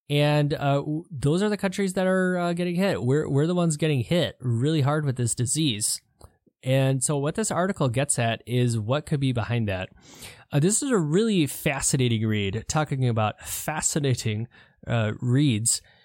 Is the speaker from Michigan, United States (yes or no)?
yes; Ann Arbor, Michigan, United States; this is a research hospital here, actually in my hometown of Ann Arbor, Michigan.